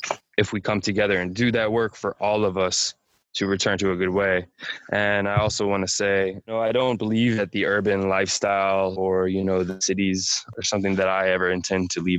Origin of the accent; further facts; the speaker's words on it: St. Louis, Missouri, United States; I was born and raised in St. Louis